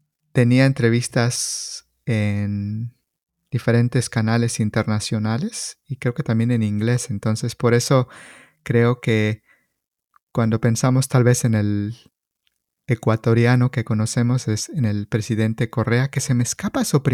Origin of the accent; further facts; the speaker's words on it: Mexico; now in United States; yo, como mexicano, como extranjero en el Ecuador